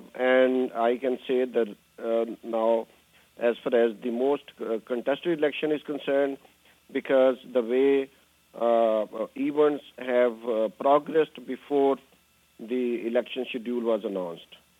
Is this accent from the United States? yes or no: no; Pakistan; from Pakistan.